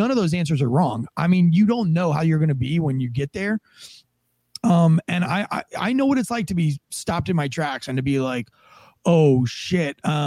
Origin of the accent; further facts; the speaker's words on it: Florida, United States; I don't like being cold. I'm from Florida.